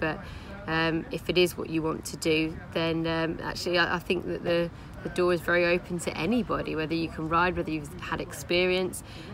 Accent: Brighton, South East England, United Kingdom; Growing up in Brighton, on the inside of the racetrack, there's actually a main road, so you normally do whatever you can to catch a loose horse.

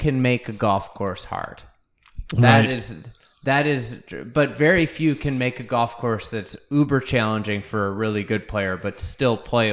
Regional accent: Lake Bluff, Illinois, United States; I grew up in Lake Bluff.

